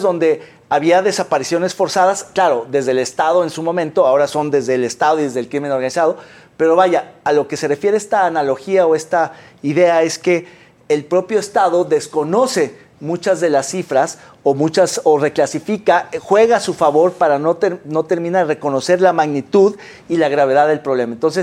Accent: Mexico; Que no sepamos como mexicanos cuántos hay desaparecidos

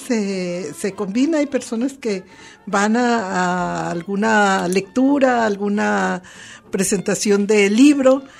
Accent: Pátzcuaro, Michoacán, Mexico; also born or lived in Mexico City; yo nací en Ciudad de México, pero vivimos en Michoacán, que amo con todo mi corazón Michoacán.

